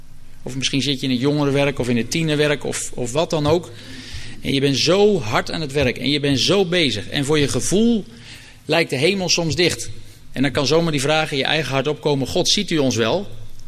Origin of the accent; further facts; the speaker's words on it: Ede, Gelderland, Netherlands; Zelfs, ik kom uit Ede, er zijn veel meer kerken